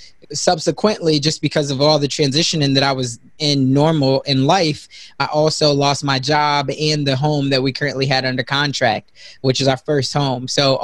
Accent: Chicago, Illinois, United States; now in Omaha, United States; I'm here now in Omaha, Nebraska, by way of Chicago. So I'm originally from South Side of Chicago, raised by a single mom.

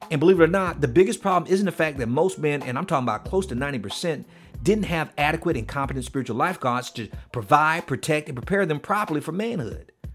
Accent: Miami, Florida, United States; when I grew up in Liberty City, we had 5 high schools in Liberty City and 2 mall-sized shopping centers and a theater.

